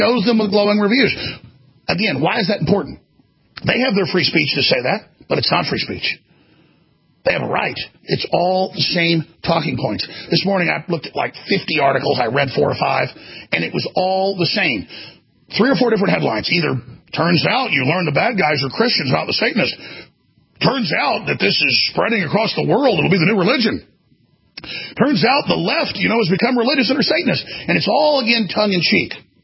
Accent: Dallas, Texas, United States; But I was growing up in Dallas, Texas.

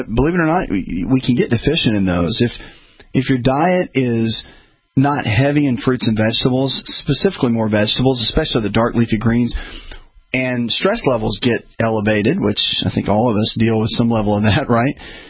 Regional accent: the South, United States; I'm old school from the South, of course.

